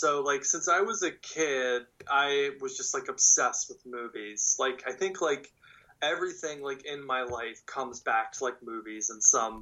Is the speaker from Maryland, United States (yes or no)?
yes; Baltimore, Maryland, United States; So I am a filmmaker from Baltimore, Maryland.